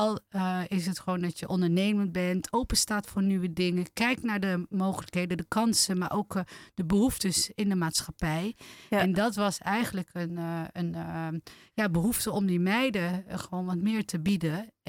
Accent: Turkey; Ik ben Turks. Yeah. En mijn ouders zijn gastarbeiders.

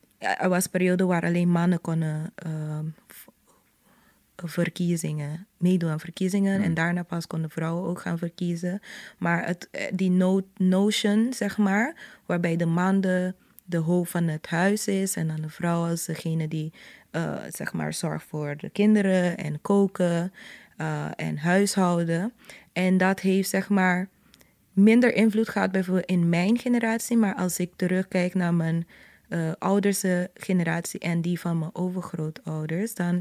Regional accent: Terra Cora, Curaçao; in buren zoals die waar ik ben opgegroeid, Terracora, was 1 Rooms-Katholieke school en 1 openbare school.

